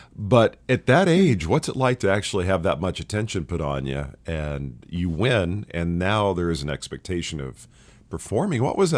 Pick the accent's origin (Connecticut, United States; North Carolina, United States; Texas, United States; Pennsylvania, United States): Texas, United States; Dallas; also born or lived in Southern California; now in New Orleans, United States; Now, I'm originally from Dallas, lived in Southern California, but now in New Orleans.